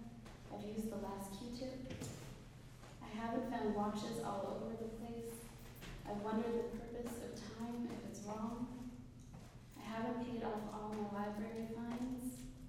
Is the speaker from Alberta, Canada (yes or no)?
no; Ontario, Canada; I come from St. John's, which is half true. I grew up in Ontario, and my whole life I've told everybody I was a Newfoundlander. My parents are Newfoundlanders. And now I'm telling everybody I'm from Ontario